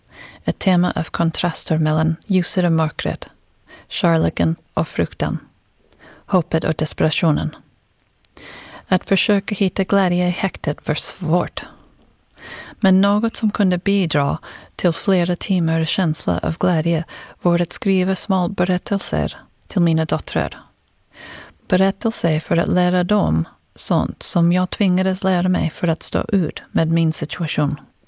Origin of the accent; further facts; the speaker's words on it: Mexico; born there; Swedish is a second language; Jag är född i Mexiko, men jag hade en amerikansk pappa och en svensk mamma. Vi hade bara möjlighet att besöka Sverige 3 gånger under min uppväxt, så jag lärde mig aldrig språket.